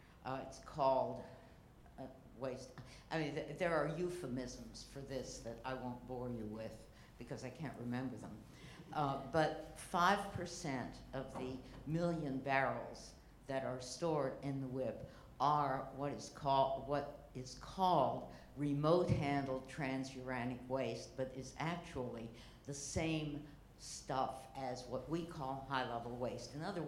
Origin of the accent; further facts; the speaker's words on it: United States; I'm from the United States.